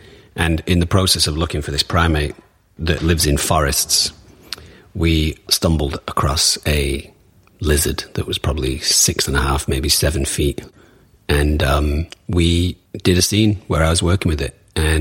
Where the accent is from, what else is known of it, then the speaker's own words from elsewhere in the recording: Manchester, North West England, United Kingdom; I come from Manchester. But I don't say that. I say Manchester. I come from Manchester.